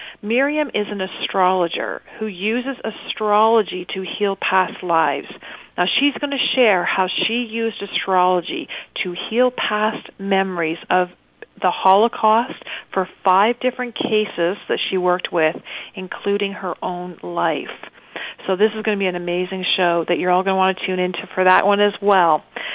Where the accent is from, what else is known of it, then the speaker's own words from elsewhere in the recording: Canada; I'm proud to be Canadian.